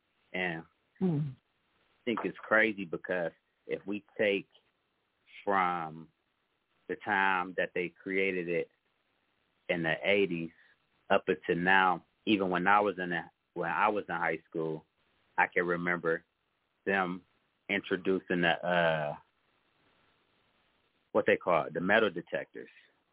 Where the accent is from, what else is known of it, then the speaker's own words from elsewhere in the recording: Cleveland, Ohio, United States; I'm from Cleveland. I'm from the St. Clair area.